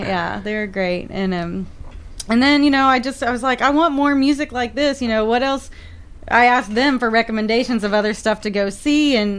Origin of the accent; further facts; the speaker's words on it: Austin, Texas, United States; also born or lived in San Antonio; I'm from Texas, born in San Antonio, and I lived in the Hill Country and Austin area for most of my life.